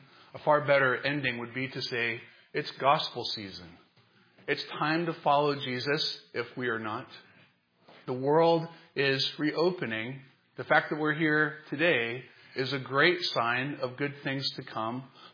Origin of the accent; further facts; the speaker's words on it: Southern United States, United States; I'm from the South.